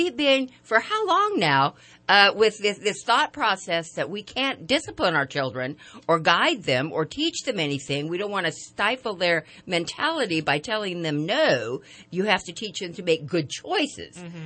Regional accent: Twin Falls, Idaho, United States; I grew up in Twin Falls, Idaho, for heaven's sake.

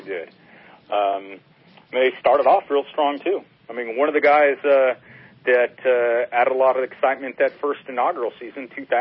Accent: Sacramento, California, United States; I grew up in the Sacramento area.

